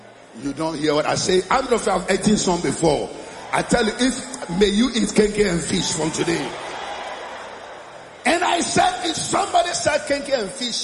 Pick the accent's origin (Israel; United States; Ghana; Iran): Ghana; So I look at Barbara and say, Barbara, where I come from Ghana, Dodowa and Osu and Akwapim, which one is more village?